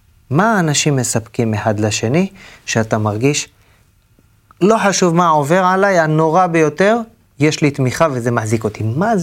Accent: Elyashiv, Central District, Israel; כשהייתי ילד, פעם יותר בגיל 9, אם אני זוכר טוב, אז אמא שלי, זיכרונה לברכה, חלתה בסרטן. היא הייתה גננת, היא הייתה גננת במושב שלנו, במושב אלישיב

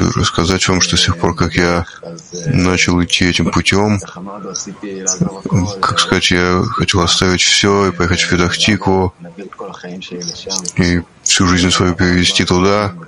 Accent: Australia; Я новый ученик в Кабью. Я из Северной Австралии.

